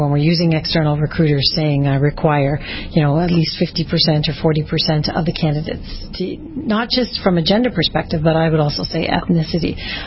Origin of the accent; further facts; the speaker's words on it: Canada; And I came from Canada in order to take on this role as CEO.